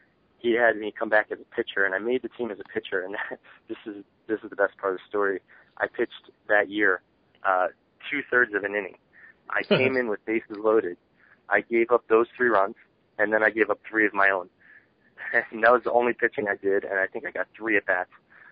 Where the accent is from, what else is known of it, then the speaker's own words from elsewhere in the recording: New Jersey, United States; And, you know, I'm from New Jersey, so I went to ones in the area in New Jersey, New York, Philadelphia area.